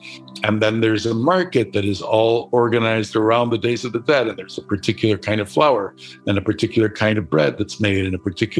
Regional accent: Mexico; I'm Jewish and I was raised in Mexico, but not particularly in any community, neither in a Jewish community nor in any other religious community.

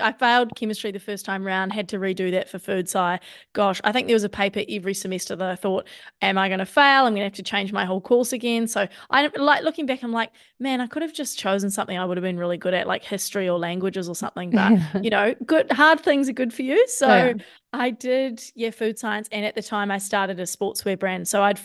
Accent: Tauranga, Bay of Plenty, New Zealand; So I grew up in Tauranga. Yeah. I went to school in Tauranga Girls.

